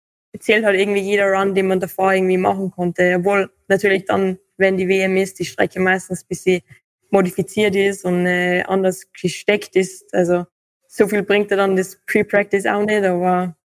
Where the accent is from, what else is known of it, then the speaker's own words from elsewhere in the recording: Saalbach, Salzburg, Austria; ich komme aus Salbach, bin 23 Jahre alt